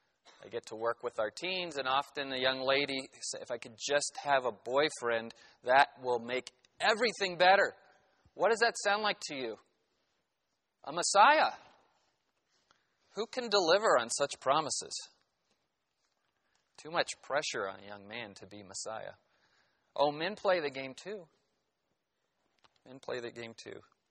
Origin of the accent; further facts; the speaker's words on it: United States; But I know most of my life I've enjoyed being an American.